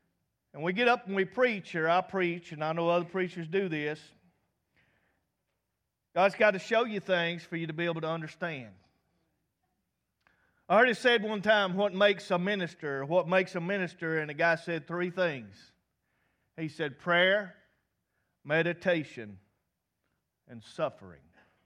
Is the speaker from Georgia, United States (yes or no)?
yes; Georgia, United States; You know, I root for the home team because I'm from Georgia.